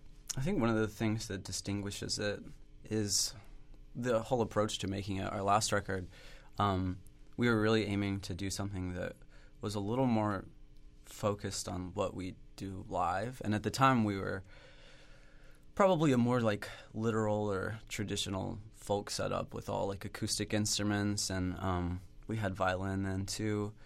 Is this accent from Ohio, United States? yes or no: yes; Ohio, United States; But I'm from Southeast Ohio, and, you know, there's a certain presence of, you know, the folk influence and things like that.